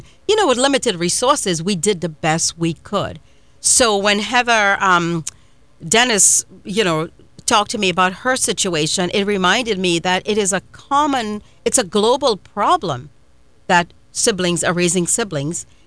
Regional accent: Trinidad & Tobago; now in United States; Like, I came from Trinidad.

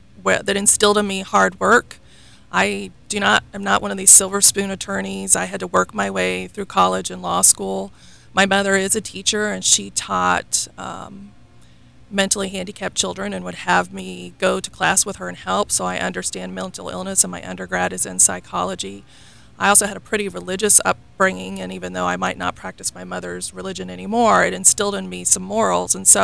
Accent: Kansas, United States; Okay, I'm originally from Kansas, My hometown is 20 miles away from the original Little House on the Prairie. It's in the middle of nowhere.

